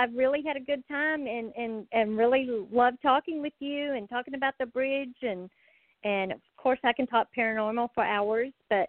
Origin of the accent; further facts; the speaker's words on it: Texas, United States; Of course, you can tell I'm from Texas, so I love to chat and talk.